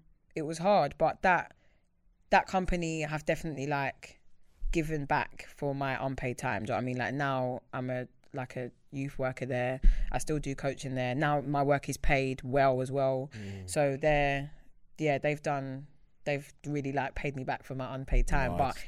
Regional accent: Croydon, London, United Kingdom; I grew up in Croydon. So like you're around a lot of high pressured scenarios all the time.

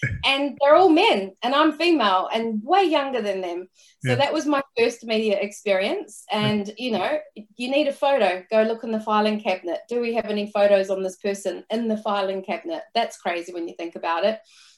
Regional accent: New Zealand; accent: New Zealand; also born or lived in United Kingdom; now in Sunshine Coast, Australia; I'm in the Sunshine Coast. I'm 100 kilometers north of Brisbane. But my accent is from New Zealand. I'm from New Zealand. And then I lived in the UK for 7 years as well and traveled the world for 7 years.

